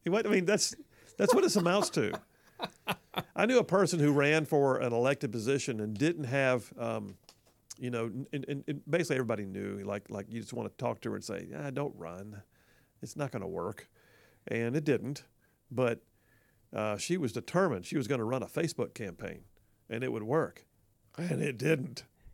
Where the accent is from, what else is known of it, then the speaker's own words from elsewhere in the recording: Huntsville, Alabama, United States; I'm from Huntsville originally. A lot of my family's still there.